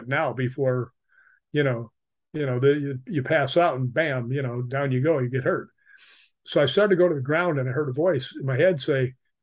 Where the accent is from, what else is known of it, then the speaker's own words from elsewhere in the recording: Chicago, Illinois, United States; I grew up in Chicago, and I'm like, ah, God, I love this, right?